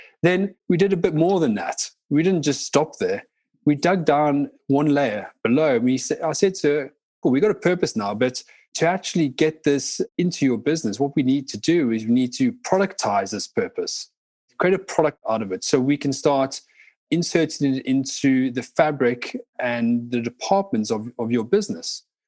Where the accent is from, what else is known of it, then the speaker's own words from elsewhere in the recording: South Africa; I grew up in South Africa during a massive transition in the country.